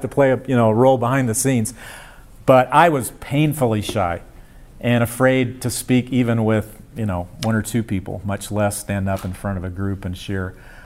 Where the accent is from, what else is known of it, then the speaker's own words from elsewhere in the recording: South Carolina, United States; So went back to my hometown. We went out to Francis Marion College at the time that you passed on the way to Myrtle Beach and just went in.